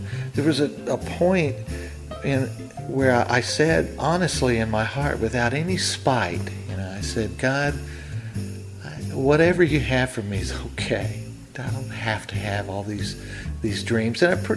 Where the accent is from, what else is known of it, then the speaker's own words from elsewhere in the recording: United States; because growing up in America, I mean, we rub shoulders with the issues and the ideas of Christianity.